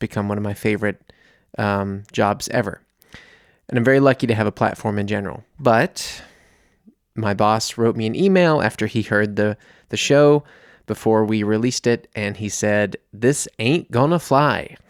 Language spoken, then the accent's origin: English; United States; now in Germany; I'm an American here in Germany, and my show lands on Independence Day.